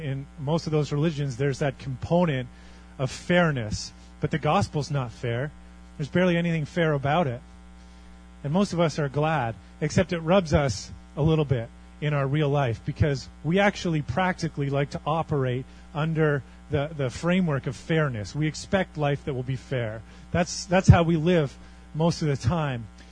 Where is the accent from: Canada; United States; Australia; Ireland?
Canada; born there; It's not really fair that I was born in Canada